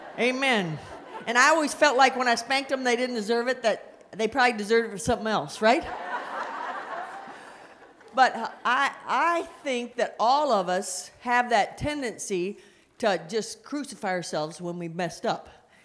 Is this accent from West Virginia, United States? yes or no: yes; West Virginia, United States; And we're from West Virginia.